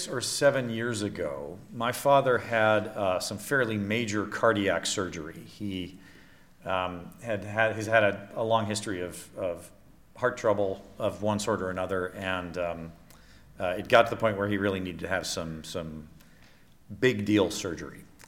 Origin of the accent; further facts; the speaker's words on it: Baltimore, Maryland, United States; since we've lived in the house that I grew up in Baltimore.